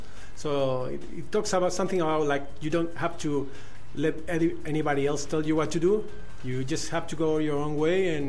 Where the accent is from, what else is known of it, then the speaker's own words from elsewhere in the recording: Tenerife, Canary Islands, Spain; stereotype, yeah, in general, from the people in Tenerife, and I am from Tenerife.